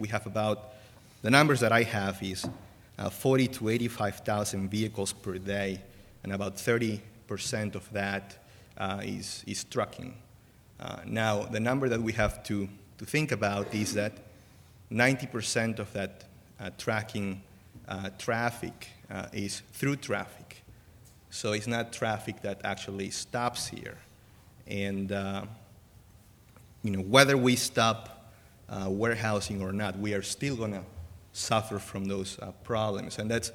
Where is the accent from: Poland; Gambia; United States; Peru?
Peru; Lima; I am from Lima, Peru